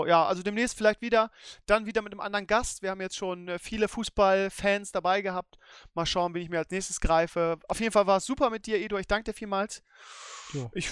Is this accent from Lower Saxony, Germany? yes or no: yes; Lower Saxony, Germany; Wieder gerade als Niedersachse ja was jetzt irgendwie